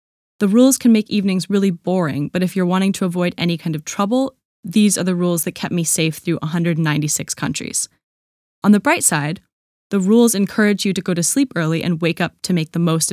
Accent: California, United States; I'm a 21-year-old woman from a small town in Northern California

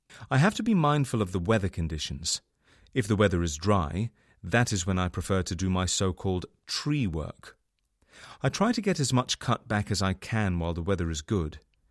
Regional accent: England, United Kingdom; I'm a greenkeeper from England.

